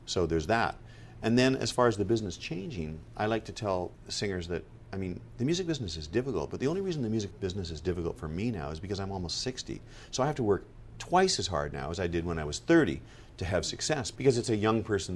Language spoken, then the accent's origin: English; Victoria, British Columbia, Canada; We started in my hometown of Victoria, British Columbia.